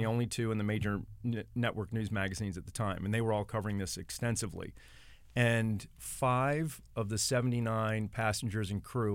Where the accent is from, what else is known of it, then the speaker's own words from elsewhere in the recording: New York, United States; also born or lived in Massachusetts / Connecticut; And we grew up in the Northeast, upstate New York, and then parts of New England, Massachusetts, and Connecticut.